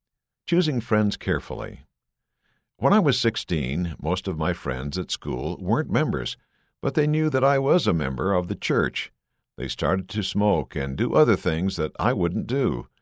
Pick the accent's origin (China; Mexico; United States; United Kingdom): Mexico; Growing up in Mexico, I had the blessing of belonging to a wonderful Latter-day Saint family.